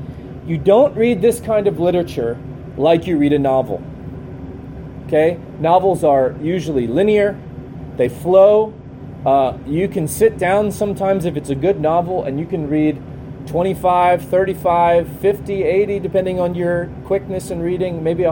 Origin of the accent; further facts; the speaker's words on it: Frederick, Maryland, United States; I grew up in Frederick, Maryland, or near Frederick. Well, nobody knows where West Virginia is, so I always say Maryland.